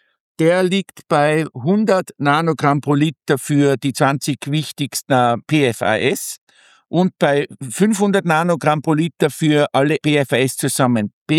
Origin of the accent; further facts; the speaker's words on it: Tyrol, Austria; Ja, also ich bin ja Tiroler